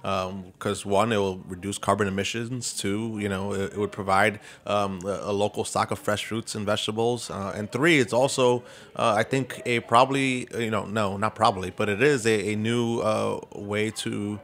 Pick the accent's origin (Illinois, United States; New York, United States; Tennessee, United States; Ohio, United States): New York, United States; East New York; I grew up, growing up in East New York, I was lucky enough to have parents that knew the importance of fresh fruits and vegetables.